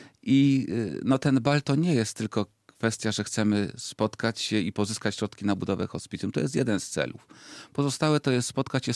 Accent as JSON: {"language": "Polish", "town": "Kraków", "region": "Lesser Poland", "country": "Poland", "said": "ja jestem człowiekiem z Krakowa, który mieszka tutaj jakiś czas"}